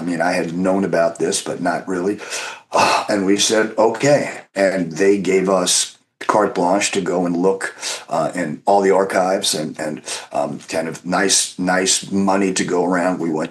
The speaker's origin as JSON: {"language": "English", "region": "New York", "country": "United States", "tie": "born or raised there", "moved": "as an adult", "lives_now": "Virginia, United States", "said": "Actually, I grew up in New York and then went to Virginia to go to college."}